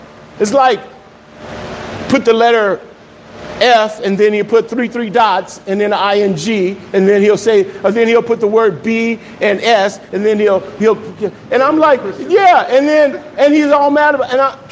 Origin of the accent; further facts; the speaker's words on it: Los Angeles, California, United States; Because I grew up in South Central LA and I play football